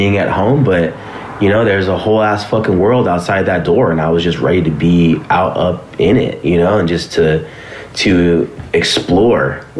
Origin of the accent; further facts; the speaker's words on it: Sun Valley, California, United States; I grew up in the valley, you know, I grew up in Sun Valley, but I mean, I was all over Southern California, period, you know.